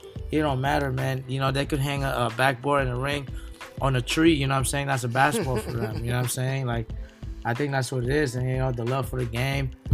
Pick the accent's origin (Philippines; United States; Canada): Philippines; It all started when I was a little kid, man. I grew up in the Philippines, third world